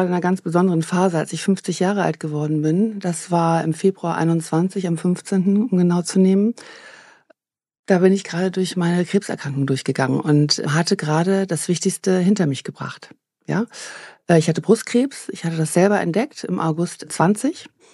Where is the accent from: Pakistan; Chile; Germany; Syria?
Germany; Hamburg; now in Essen, Germany; Ich habe ja noch nicht lange in Essen gewohnt. Ich bin eigentlich Hamburgerin und wohne jetzt in Essen im Ruhrgebiet.